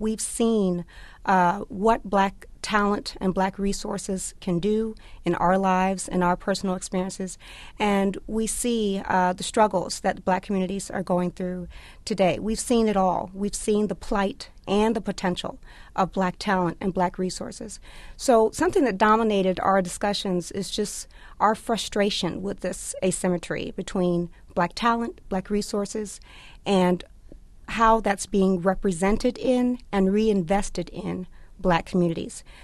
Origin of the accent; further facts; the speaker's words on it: Miami, Florida, United States; I'm from Miami, and my husband is from Detroit. We grew up in predominantly Black neighborhoods.